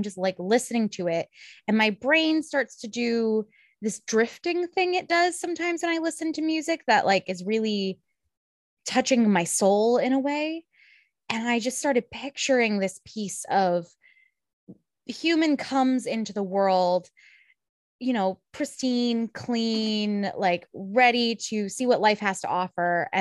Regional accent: Merrimack, New Hampshire, United States; I grew up in Merrimack, New Hampshire, doing theater from the time I was 5, and I was very passionate about it.

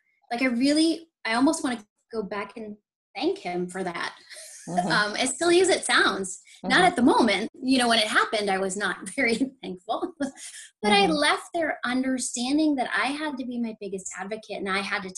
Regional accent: New Jersey, United States; So I'm originally from Jersey, but I now live in Central Florida.

